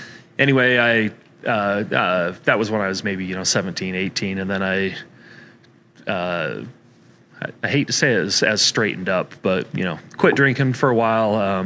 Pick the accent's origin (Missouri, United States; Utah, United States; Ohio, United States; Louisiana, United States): Utah, United States; also born or lived in California; Well, boy, I was born in California, but pretty much a Utah native. My dad was in the Air Force, is why I was born in California. But my family's from Utah.